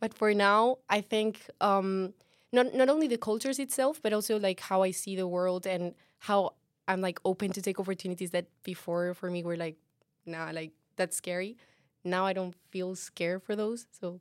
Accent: Spain; also born or lived in Cádiz / Sevilla / Madrid; now in Maastricht, Netherlands; I'm from Spain. I was born in Cádiz, which is like very, very south. But actually, I grew up like in between Sevilla, Madrid, all over the place in Spain. And then I moved out and went to Italy, Denmark. And I ended up in Maastricht

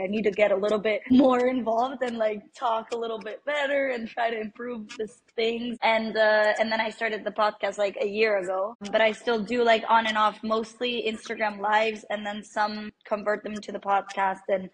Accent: Rome, Lazio, Italy; now in Mexico City, Mexico; I'm based in Mexico City right now. I'm originally from Italy, from Rome. My mom is Mexican and my dad is Italian

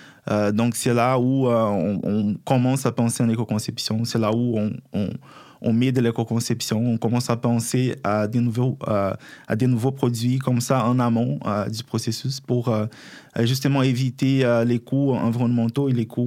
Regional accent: Brazil; French is a second language; C'est pour ça mon bel accent, parce que moi je suis brésilien.

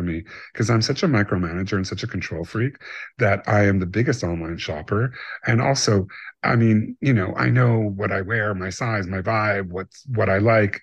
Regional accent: Canada; also born or lived in New York, United States; I'm from Canada, but the animal in me, or the real me, developed in New York.

